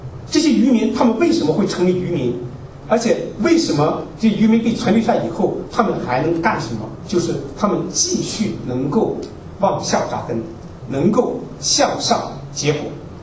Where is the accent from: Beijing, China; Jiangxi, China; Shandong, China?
Shandong, China; Zibo; 因为我老家是山东的，山东淄博那边，所以呢，那个因为我们不是种地，我们家是做陶瓷